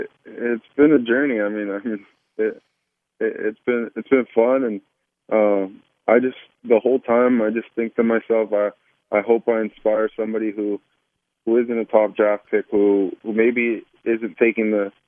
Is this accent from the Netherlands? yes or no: no; Colombia; also born or lived in California, United States; I was born in California, and then my dad lost his job. So he packed up our family, which at the time was just me, my mom and my dad, and we moved back to Colombia, and we were there till I was about 6 years old